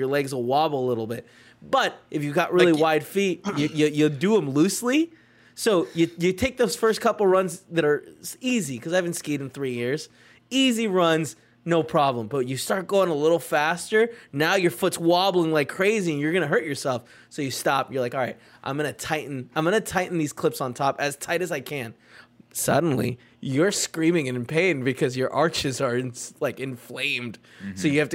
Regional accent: Salt Lake City, Utah, United States; Like I'm from Salt Lake City.

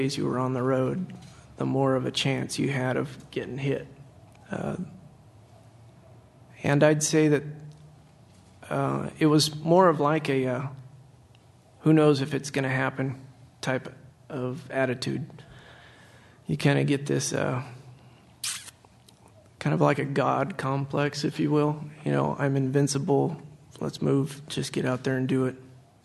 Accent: Lake Tahoe, California, United States; also born or lived in Oregon; I was born in Sacramento, raised in Lake Tahoe, had a pretty much lived in California until I got married and moved to Oregon.

